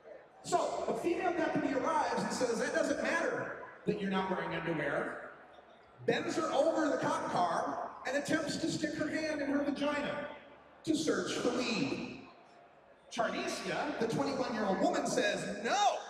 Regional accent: Oregon, United States; in my home state of Oregon, we legalized marijuana

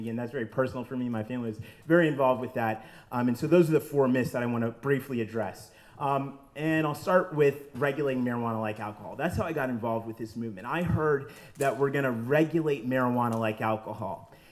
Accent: Washington, District of Columbia, United States; I'm from Washington, D.C.

